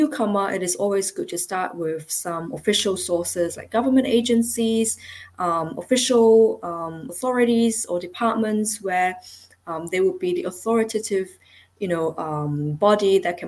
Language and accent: English; Hong Kong; I grew up and I was born in Hong Kong